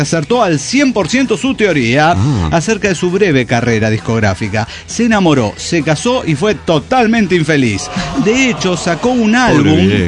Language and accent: Spanish; Salta, Argentina; de Salta, Argentina.